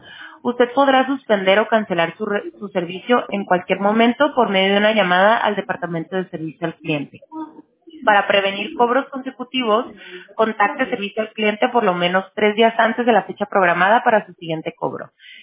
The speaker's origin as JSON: {"language": "Spanish", "town": "Tijuana", "region": "Baja California", "country": "Mexico", "tie": "born or raised there", "also_born_or_lived": "Mexicali", "said": "La verdad crecí en Tijuana. Pero sí debo de decir que mi nacimiento..."}